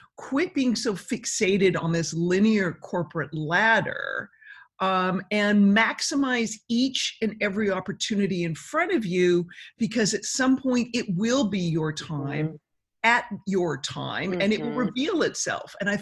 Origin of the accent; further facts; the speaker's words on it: Canada; So being Canadian